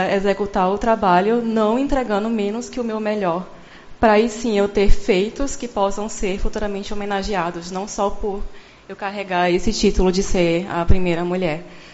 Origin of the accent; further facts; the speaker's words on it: Northeast Region, Brazil; Eu sou nordestina.